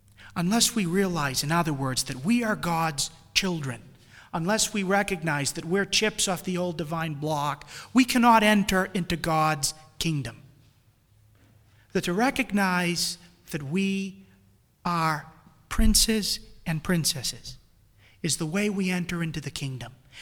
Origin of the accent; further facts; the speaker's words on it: New England, United States; accent: New England; Sorry, with my New England accent, you probably didn't understand what I was saying.